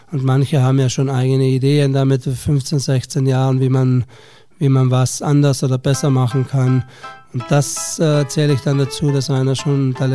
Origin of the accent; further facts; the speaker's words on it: Trentino-Alto Adige, Italy; Aber ja, Skifahren als Südtiroler ist das natürlich fast ein Muss.